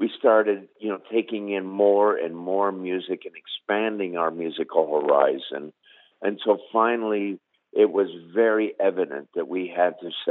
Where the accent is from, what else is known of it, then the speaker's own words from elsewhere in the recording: Canada; Well, after I broke the barrier of being a Canadian in a Southern rock and roll band